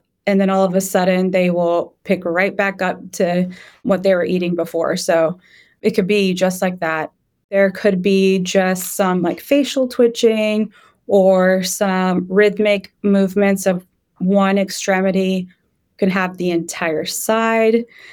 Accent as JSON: {"language": "English", "region": "Texas", "country": "United States", "said": "I'm from Texas and I love football, as most of my friends know."}